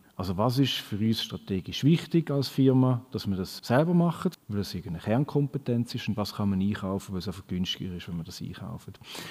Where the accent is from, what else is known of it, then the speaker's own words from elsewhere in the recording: Switzerland; aber definitiv nicht anschlussfähig bei uns in der Schweiz.